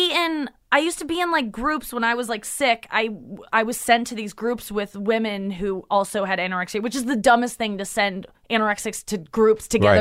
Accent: St. Louis, Missouri, United States; St. Louis.

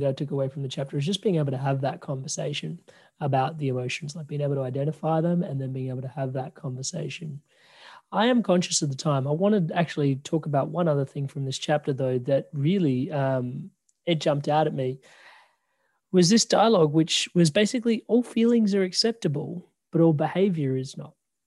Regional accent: Adelaide, South Australia, Australia; Yeah, I'm from Adelaide. We call it kindy

